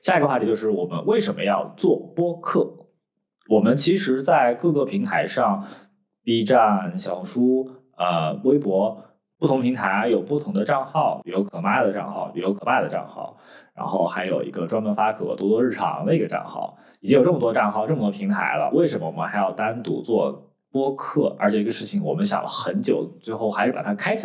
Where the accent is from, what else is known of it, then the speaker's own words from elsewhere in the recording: Anhui, China; now in Shanghai, China; 因为我不是上海本地人嘛，我是安徽人